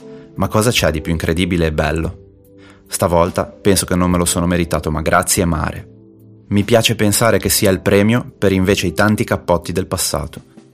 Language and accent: Italian; Camogli, Liguria, Italy; Abitavo in una vecchia mansarda coi travi in legno a Camogli, in provincia di Genova. Ok, scontato a sentire il mio dialetto.